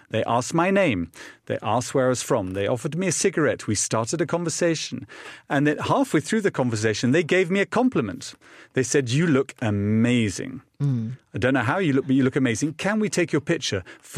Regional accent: England, United Kingdom; Being English, people don't like to talk about things that are painful.

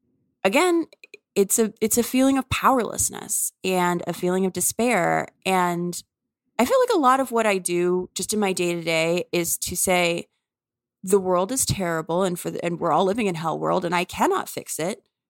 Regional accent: New Orleans, Louisiana, United States; but I'm from New Orleans and I love New Orleans.

